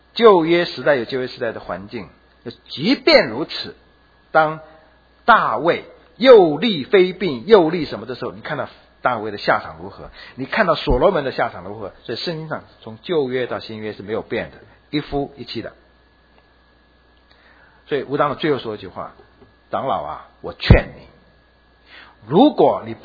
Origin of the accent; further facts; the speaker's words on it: China; 所以看到那些都是我们中国人很熟悉也很好吃的